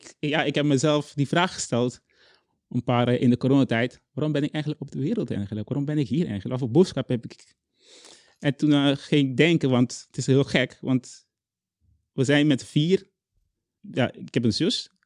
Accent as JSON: {"language": "Dutch", "country": "Curaçao", "said": "ik kom uit Curaçao, dus ik was hier anders. Ik had grote broeken en grote shirtjes. Hè? En ik woonde in Zwolle"}